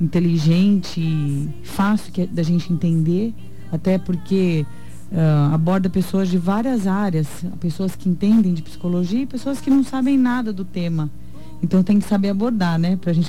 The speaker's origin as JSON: {"language": "Portuguese", "town": "Dourados", "region": "Mato Grosso do Sul", "country": "Brazil", "said": "Eu sou daqui de Dourados."}